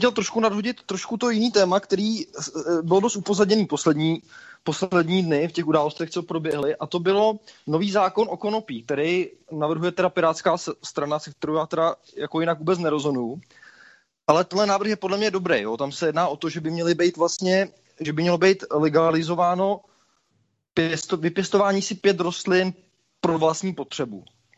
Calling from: Plzeň, Plzeň Region, Czechia; Dobrý den

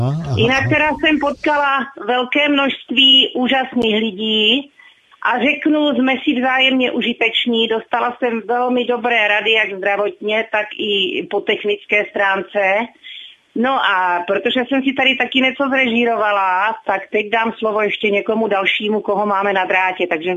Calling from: Prague, Czechia

